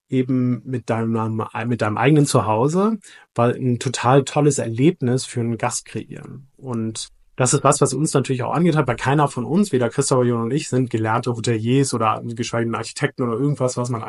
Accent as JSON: {"language": "German", "region": "Hamburg", "country": "Germany", "tie": "born or raised there", "lives_now": "Berlin, Germany", "said": "gebürtiger Hamburger, werde dieses Jahr 40 Jahre alt"}